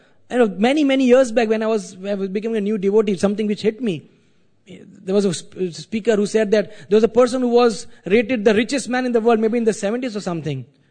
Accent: Mumbai, Maharashtra, India; But if the place that I am from India, you know, right now it is extremely hot. When I left Bombay, it was 38 degrees Celsius.

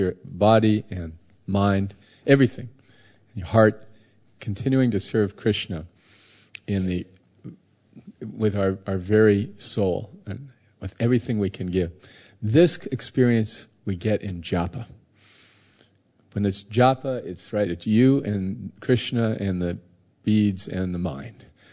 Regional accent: Florida, United States; I'm from Florida, and in South Florida, all the old people, or many old people, like to go and try to relive their youth.

